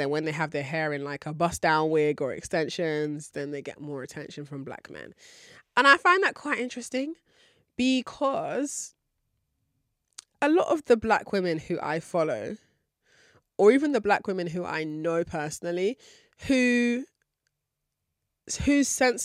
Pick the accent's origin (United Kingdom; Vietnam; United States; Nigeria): Nigeria; natural hair or not, I'm Nigerian, just like you and your sister.